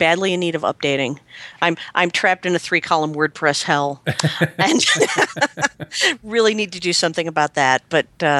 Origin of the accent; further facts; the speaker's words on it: Connecticut, United States; Scenic Simsbury. I grew up in Connecticut, so.